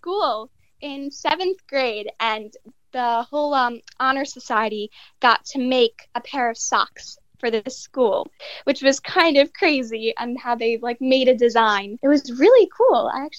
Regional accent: New York, United States; Yes, I am originally from New York, Long Island. My Long Island accent. No, I don't have one.

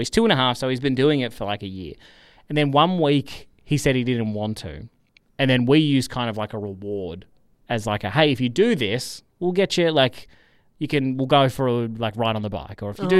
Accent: Armstrong Creek, Victoria, Australia; from Armstrong Creek.

